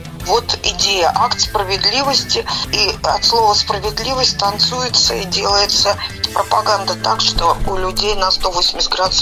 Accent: Moscow, Russia; now in Germany; несмотря на то, что я россиянка и выходец из Москвы.

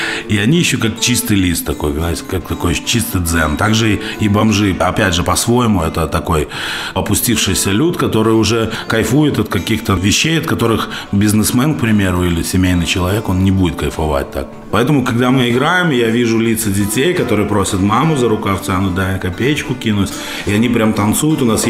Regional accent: Belarus; А когда узнал, что мы еще белорусы

